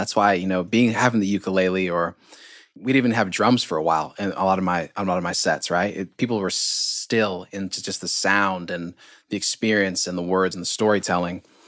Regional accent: Monrovia, Montserrado, Liberia; now in Tennessee, United States; I live in Appalachia. So like that tail end down in Tennessee. And I'm from West Africa, Liberia, capital city, Monrovia.

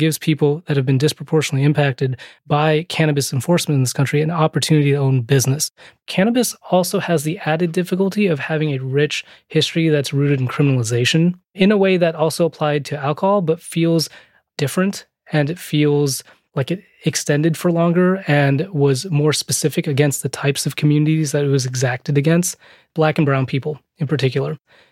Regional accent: San Francisco, California, United States; But if you ask the people I grew up with in the Tenderloin, they would say, yeah, you know what?

